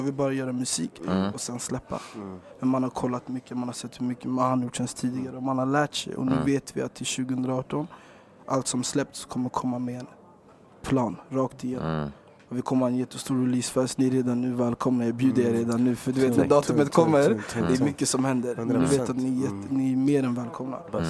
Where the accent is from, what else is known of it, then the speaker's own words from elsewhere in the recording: Rågsved, Stockholm County, Sweden; Det är kul, jag är från Rågsved. Mina föräldrar är från Sierra Leone. Alla tror att jag är gambian, men jag är inte gambian.